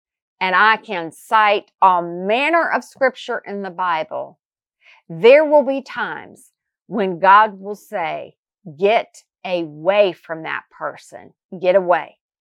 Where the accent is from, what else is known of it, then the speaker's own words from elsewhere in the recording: Raleigh, North Carolina, United States; Anne Graham Lotz, who lives in my hometown. I'm just saying, I think Raleigh, North Carolina has a special anointing over it